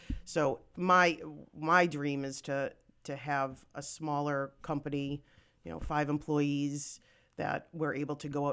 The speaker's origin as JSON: {"language": "English", "region": "Massachusetts", "country": "United States", "said": "I'm from the South Shore, so I have some clients that are there in the South Shore."}